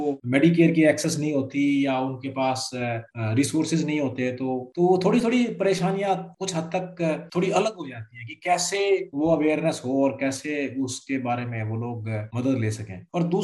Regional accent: India; जो हम जिस कल्चर से आते हैं भारतीय कल्चर में कह लो

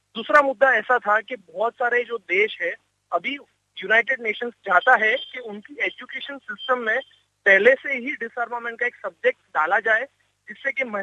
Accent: Gujarat, India; जैसे कि मैं गुजरात से बिलोंग करता हूँ

